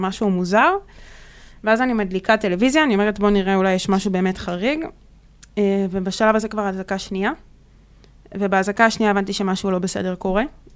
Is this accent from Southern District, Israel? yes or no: yes; Ashdod, Southern District, Israel; now in Tel Aviv, Israel; אני אשדודית okay. במקור, אז ככה שהזקות זה נושא אצלנו שהוא יחסית רגיש